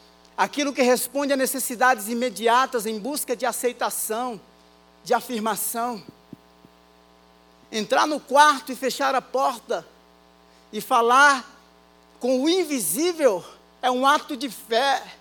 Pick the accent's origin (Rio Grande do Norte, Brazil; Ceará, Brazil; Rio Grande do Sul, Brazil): Rio Grande do Norte, Brazil; Baía Formosa; Lá na minha cidade, Bahia Formosa.